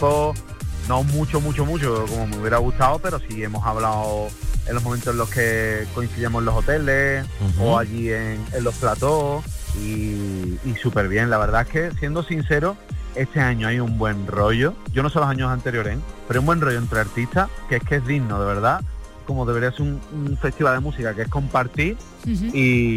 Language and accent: Spanish; Cádiz, Andalusia, Spain; Yo soy de Cádiz capital.